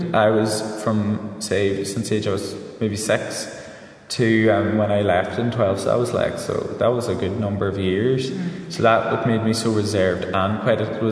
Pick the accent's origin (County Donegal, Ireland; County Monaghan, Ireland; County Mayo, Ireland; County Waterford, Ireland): County Donegal, Ireland; Milford; also born or lived in Letterkenny; I'm from Milford originally. I've lived in Letterkenny in the past, but I'm currently living in Milford.